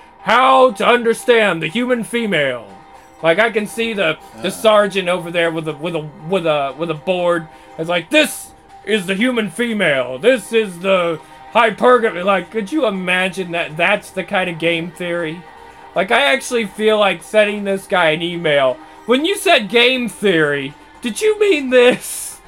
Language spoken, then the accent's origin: English; United States; Don't get me wrong, I'm still an American.